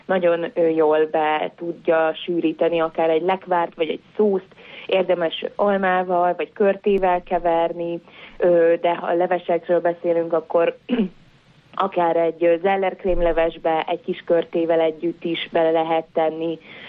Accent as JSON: {"language": "Hungarian", "country": "Hungary", "said": "Én Észak-Kelet-Magyarországról származom"}